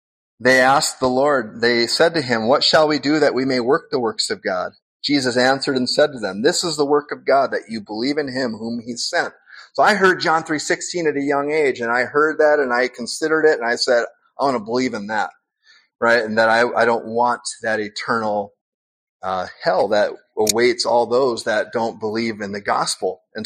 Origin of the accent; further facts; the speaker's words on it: Spokane, Washington, United States; born there; And so I'll start with, I was born in Spokane, Washington, my mom and dad